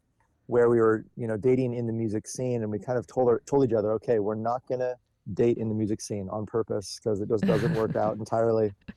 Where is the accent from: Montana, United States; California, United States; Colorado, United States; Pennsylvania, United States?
California, United States; Grass Valley; So we chose the area where I actually was raised as well. I was raised around the Grass Valley area.